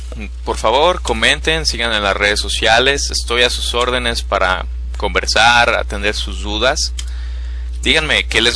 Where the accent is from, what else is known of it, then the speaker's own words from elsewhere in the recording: Mexico; pues una fiesta donde todos están celebrando que somos mexicanos